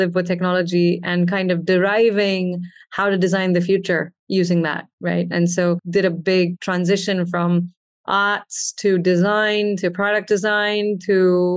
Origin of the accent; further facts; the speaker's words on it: Chennai, Tamil Nadu, India; moved away as an adult; I grew up in Chennai, which is in the south of India. I was here till I was almost 20 and then went on to do my grad school in the US.